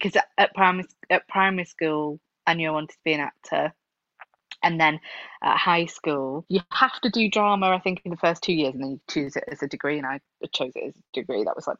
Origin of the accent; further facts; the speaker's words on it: Bury, North West England, United Kingdom; So I grew up in Bury, just outside of Manchester.